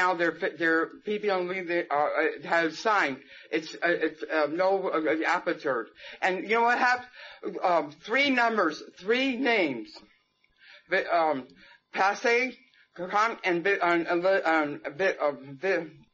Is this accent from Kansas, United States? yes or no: no; San Francisco, California, United States; I'm from California, up in San Francisco. That's where I grew up.